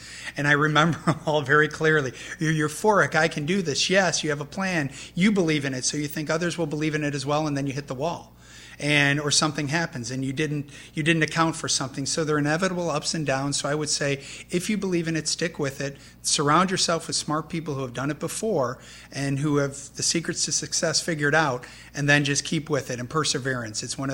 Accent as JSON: {"language": "English", "town": "Chicago", "region": "Illinois", "country": "United States", "lives_now": "Colorado, United States", "said": "Indeed. I'm originally from Chicago. My wife, Lynn, and I are both from there. We now live in Colorado, but that is home for us."}